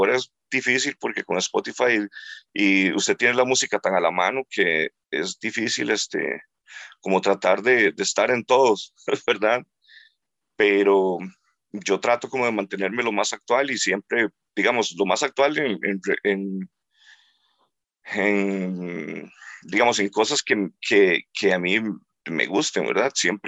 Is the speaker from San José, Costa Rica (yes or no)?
no; Tres Ríos, Cartago, Costa Rica; Tres Ríos, sí.